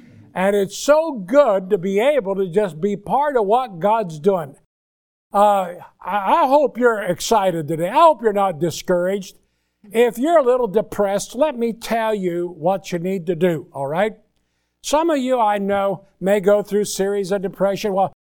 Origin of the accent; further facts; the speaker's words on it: Indiana, United States; My wife's from Baldwin County, and I'm originally from Indiana.